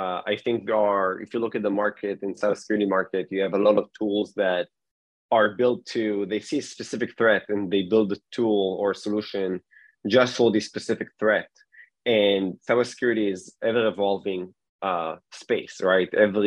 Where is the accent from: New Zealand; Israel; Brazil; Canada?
Israel; English is a second language; now in United States; I was born and raised in Israel. Before I moved to the States, I spent a number of years in the elite security units of the IDF, the Israeli Defense Forces